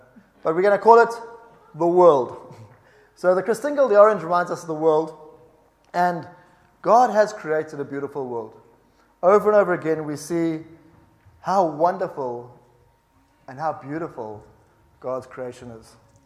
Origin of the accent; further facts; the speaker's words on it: South Africa; born there; also born or lived in Abu Dhabi; You may hear from my accent that I'm a little bit different. I was born in South Africa, and for many years I thought South Africa was the most beautiful country in the world.